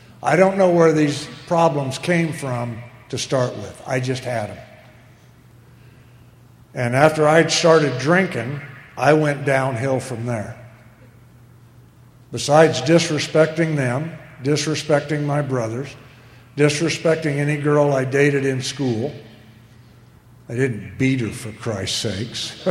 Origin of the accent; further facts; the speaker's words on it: Illinois, United States; born there; I was born in Illinois, and mom and dad were married each other 50 years.